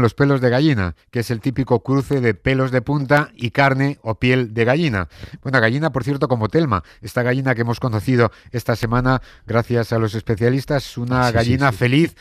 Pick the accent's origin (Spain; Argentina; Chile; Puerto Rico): Spain; pero somos españoles, lo hemos superado